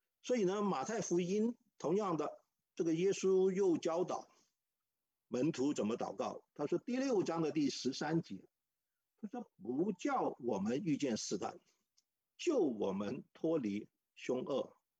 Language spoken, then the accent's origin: Chinese; Hong Kong; 第一个呢就是我是在香港长大。那我在香港的时候是个穷光蛋。